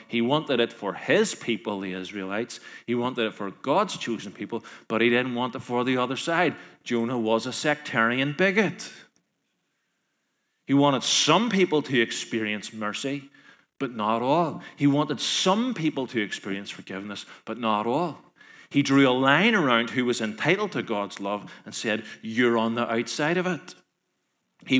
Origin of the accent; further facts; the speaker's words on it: Carrickfergus, Northern Ireland, United Kingdom; A loyalist feud in my hometown of Carrickfergus claimed the life of a loyalist called George Gilmore. People who I went to school with are caught up in that.